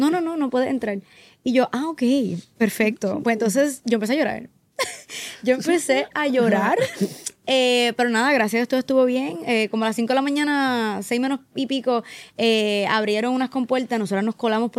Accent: Puerto Rico; nosotros, como buenos puertorriqueños

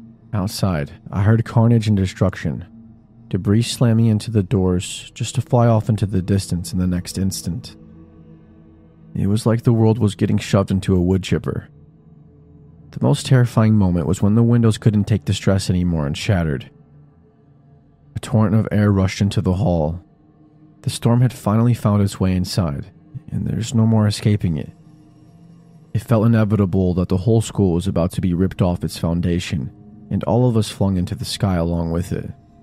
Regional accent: Oklahoma, United States; It is a part of my life in Tornado Alley, but I was born and raised in Oklahoma, and it's where I will

